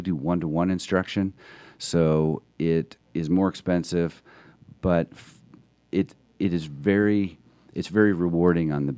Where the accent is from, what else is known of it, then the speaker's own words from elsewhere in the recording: Hoopeston, Illinois, United States; now in Atlanta, United States; Actually, it's a small town called Hoopston, Illinois. And I went to Indiana University. So my hometown had 5,000 people in it.